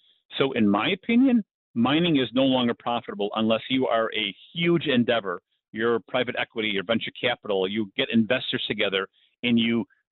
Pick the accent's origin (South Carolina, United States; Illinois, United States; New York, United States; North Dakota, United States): Illinois, United States; Chicago; And, you know, we heard recently, Andy, you know, we're both from Chicago